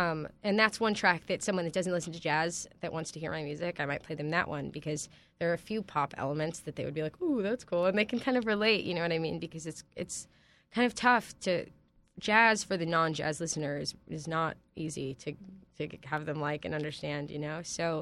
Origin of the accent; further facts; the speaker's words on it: Los Angeles, California, United States; now in New York, United States; I'm from Los Angeles, and I recently graduated from Berklee College of Music. Now I'm living in New York, trying to make it in the big city.